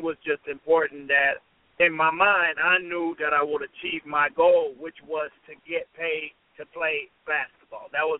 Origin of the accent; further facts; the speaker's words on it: Panama City, Panamá, Panama; growing up in Panama City, Panama, I didn't grow up with much